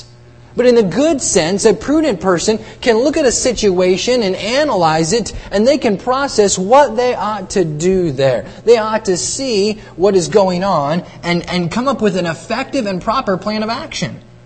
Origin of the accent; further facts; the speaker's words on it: Marshalltown, Iowa, United States; I grew up in Marshalltown, Iowa, in the church there